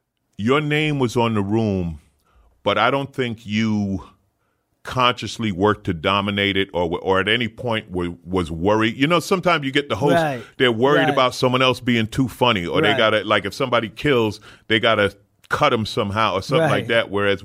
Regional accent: St. Albans, New York, United States; I'm from St. Albans, Queens. We didn't know it was the hood till … mentioned it. We were like, we thought it was just a working class black neighborhood.

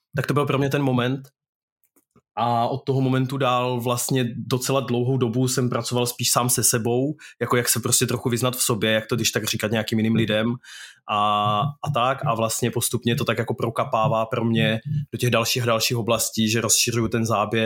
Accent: Zlín Region, Czechia; protože já jsem vyrůstal jednak na malý vesnici na Valašsku

